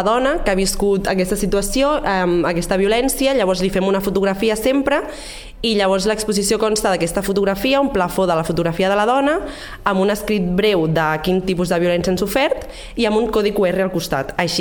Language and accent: Catalan; Valls, Catalonia, Spain; jo soc de Valls, jo, de tota la vida